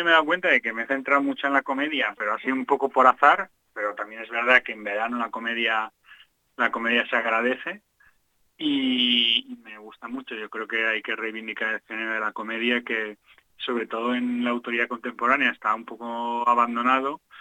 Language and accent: Spanish; Valencia, Valencian Community, Spain; Yo, que soy de Valencia realmente